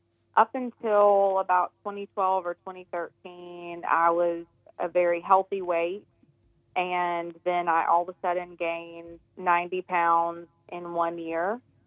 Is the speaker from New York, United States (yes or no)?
no; Greenville, South Carolina, United States; I am from Greenville, South Carolina.